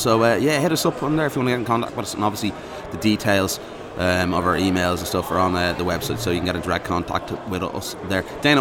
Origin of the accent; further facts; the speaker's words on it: Ireland; Obviously, being Irish, and obviously covered the sport for 2 years, the fact that, you know, it's coming back to our homeland